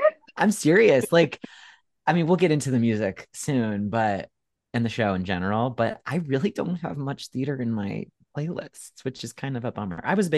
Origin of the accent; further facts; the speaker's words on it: Cleveland, Ohio, United States; We're from the Midwest. We're from Cleveland